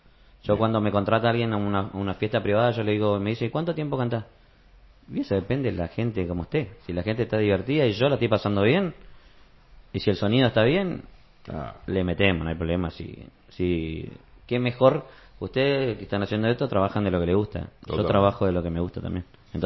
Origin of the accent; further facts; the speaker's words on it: Chaco, Argentina; Yo, por ejemplo, soy del norte y nací en el Chaco, ¿viste?